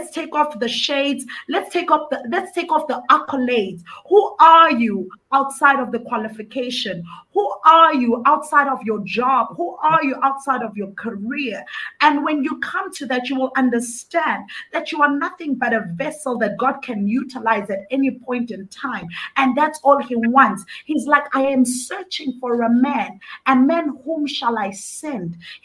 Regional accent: Johannesburg, Gauteng, South Africa; I'm all the way from South Africa, like you said. Born and bred in Johannesburg, South Africa.

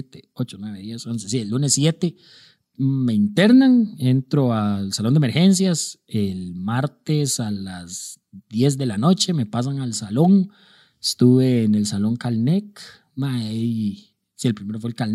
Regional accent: Alajuelita, San José, Costa Rica; en la clínica soy de Alajuelita, por aquello, para que entiendan.

